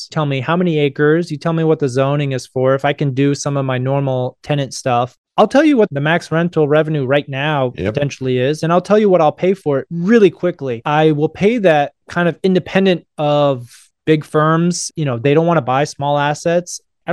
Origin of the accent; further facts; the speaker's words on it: Texas, United States; I grew up here in Texas, which, you know, makes me sound old, and I do it all the time. But back then, there was not as many Asian faces.